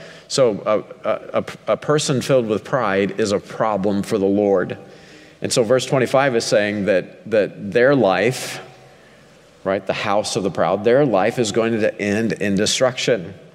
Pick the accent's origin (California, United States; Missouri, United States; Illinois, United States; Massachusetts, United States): Missouri, United States; so my family had a farm. It was 813 acres, I think, down in southwest Missouri. And so I grew up a hillbilly in the Ozark Mountains, running through the Ozark Hills, hunting